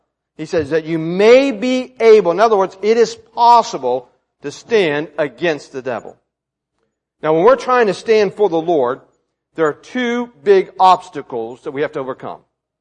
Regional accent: West Virginia, United States; maybe because I grew up in West Virginia, that's what it is

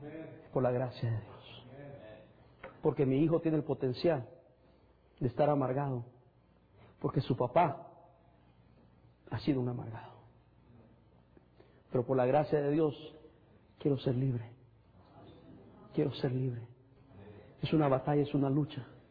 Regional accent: El Salvador; hasta me avergonzaba decir que era del Salvador. Yo soy salvadoreño. No me avergüenzo de eso.

